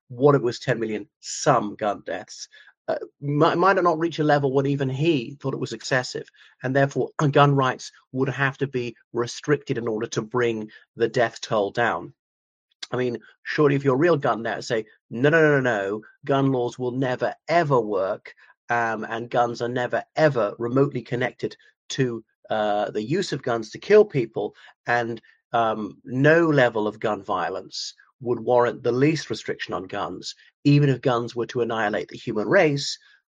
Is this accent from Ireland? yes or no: yes; Ireland; o everybody … from Ireland.